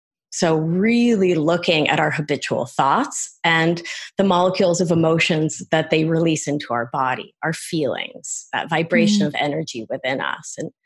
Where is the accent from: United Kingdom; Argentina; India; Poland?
Argentina; English is a second language; now in United States